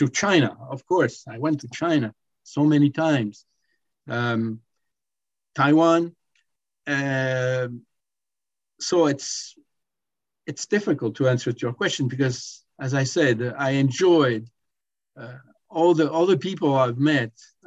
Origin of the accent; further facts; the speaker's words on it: Italy; English is a second language; moved away; also born or lived in France / Canada; when I was a kid, I grew up in Italy. So, of course, Italian cuisine was an obligation.